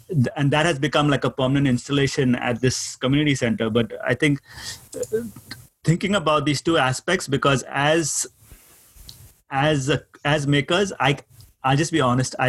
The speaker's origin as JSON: {"language": "English", "country": "India", "said": "I come from India, and, like, you want to get to know somebody, you'll go to your neighbor's house"}